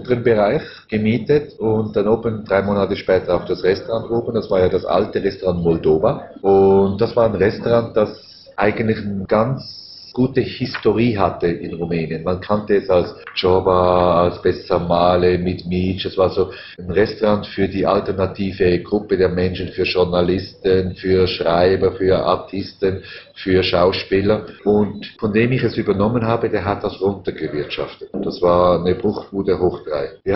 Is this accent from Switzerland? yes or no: yes; Switzerland; weil natürlich als Schweizer man eine andere Vorstellung hat von Abmachungen